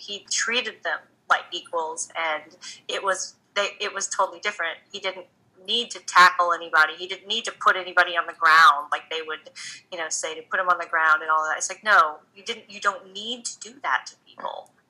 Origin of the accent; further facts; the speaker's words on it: Texas, United States; I grew up in the Bible Belt in Texas, where the church wasn't very nice about people like me.